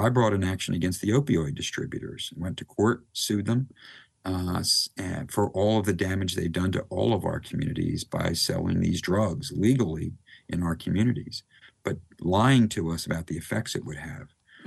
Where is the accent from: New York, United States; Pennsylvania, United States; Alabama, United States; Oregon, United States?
Pennsylvania, United States; Philadelphia; So I was born in Philadelphia. We lived 6th and Rushcombe when I was a kid. My grandparents lived there until I was about 8 or 9. So I used to spend my summers in Philadelphia.